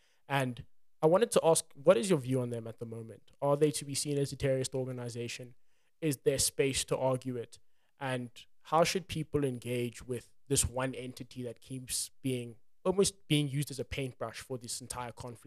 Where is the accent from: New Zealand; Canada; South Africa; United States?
South Africa; But I think also being a South African, also understanding at least the political pressure and the political sentiment